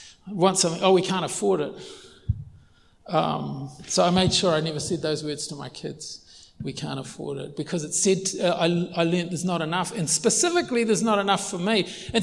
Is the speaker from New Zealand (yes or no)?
yes; New Zealand; I grew up in New Zealand.